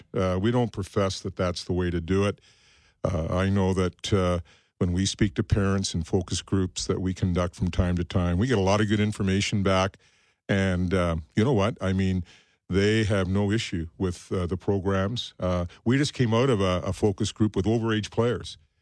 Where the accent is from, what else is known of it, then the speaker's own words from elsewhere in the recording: Bathurst, New Brunswick, Canada; I know that I heard you mention Acadie Bathurst. That's my hometown.